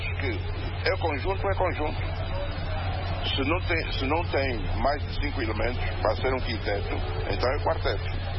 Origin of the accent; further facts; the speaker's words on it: Angola; a nossa forma de ser, de sentir como angolano.